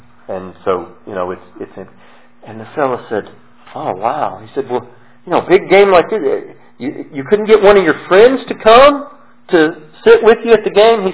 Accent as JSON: {"language": "English", "region": "Texas", "country": "United States", "tie": "born there", "said": "See, I was born in Texas, so I'm a Cowboys fan."}